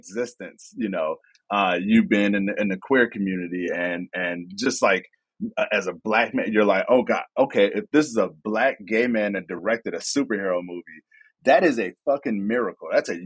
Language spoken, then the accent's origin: English; Chicago, Illinois, United States; as a black nerd growing up in Chicago, dude, the homies on the block, they had the dope Jordan shoes on